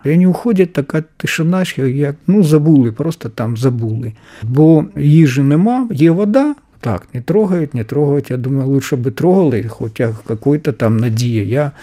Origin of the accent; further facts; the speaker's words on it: Snovsk, Chernihiv Oblast, Ukraine; Прямо дорога йде на Росію, направо дорога йде на мій рідний Сновськ.